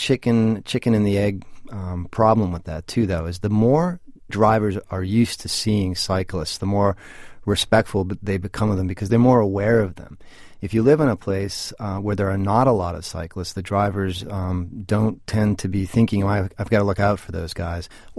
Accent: Boston, Massachusetts, United States; You know, I grew up in Dorchester. I learned how to ride on Templeton Street and, you know, rode my first couple of thousand miles in Boston as a bike messenger

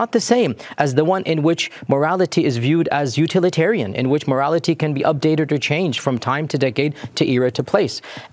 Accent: United States; And I say clearly for the record, as an American, based on the history of America

